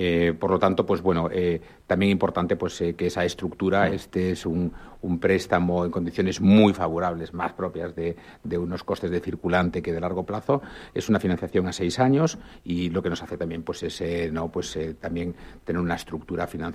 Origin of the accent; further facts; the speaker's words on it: Galicia, Spain; como buen gallego, ¿no?